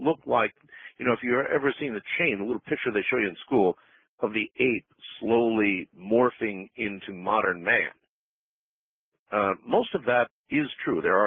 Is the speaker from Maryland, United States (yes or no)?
no; Texas, United States; now in Littleton, United States; We are originally from Texas, and I was ordained there.